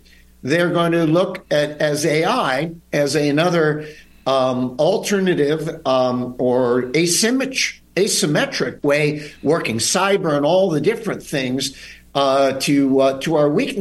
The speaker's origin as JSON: {"language": "English", "town": "Chicago", "region": "Illinois", "country": "United States", "tie": "born or raised there", "said": "and I grew up with in Chicago with going to games with Ernie Banks and Ron Santo"}